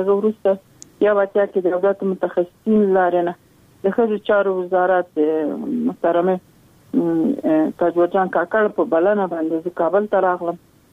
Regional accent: Logar, Afghanistan

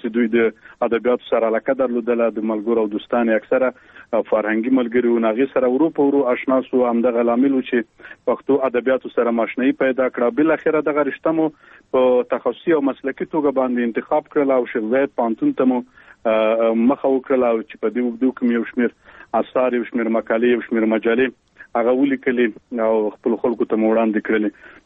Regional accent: Khost, Afghanistan; born there; او زه په خوست ولایت کې پیدا شوی یم او عمر مې تقریبا اوس نو 28 کلنۍ ته برسېږي

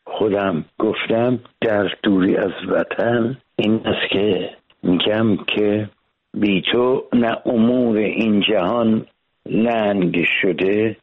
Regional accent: Iran

